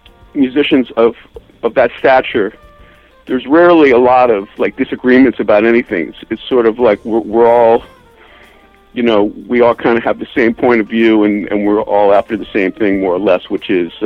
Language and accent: English; Philadelphia, Pennsylvania, United States; even though I grew up in Philadelphia and he grew up